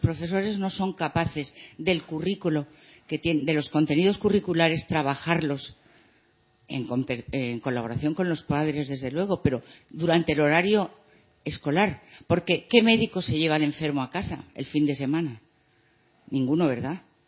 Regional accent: Valencia, Valencian Community, Spain; now in Santa Cruz, Spain; aunque ahora soy residente de aquí, de Santa Cruz, yo soy de Valencia

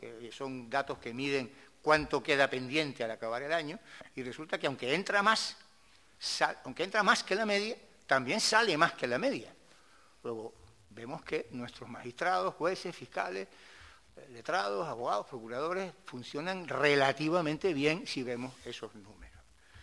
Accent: Canary Islands, Spain; Los canarios pleiteamos más. Somos la región de España con una tasa de litigiosidad más alta

